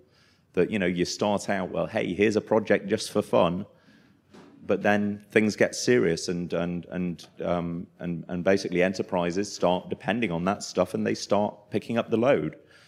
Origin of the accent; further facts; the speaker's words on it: Vancouver, British Columbia, Canada; in Vancouver, my hometown of Vancouver